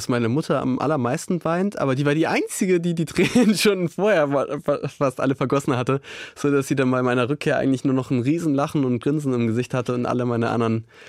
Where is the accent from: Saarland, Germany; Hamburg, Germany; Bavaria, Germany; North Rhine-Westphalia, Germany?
Hamburg, Germany; meine Schwester habe ich dann in Hamburg wieder getroffen. Ich komme ja da aus der Gegend